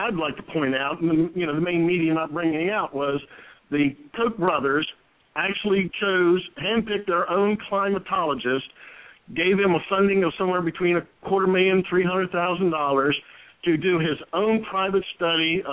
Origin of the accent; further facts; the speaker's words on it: Cambridge, Maryland, United States; I grew up in Maryland, and matter of fact, Cambridge, Maryland, not too far from was where my farm is